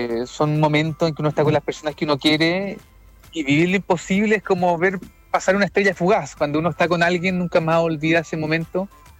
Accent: Chile; porque nosotros como chilenos somos pillos, siempre vamos más allá, buscamos cada uno los detalles.

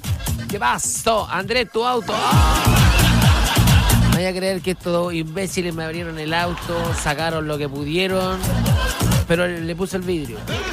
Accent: Chile; Pero así estamos, po. Como cualquier chileno, ¿no?

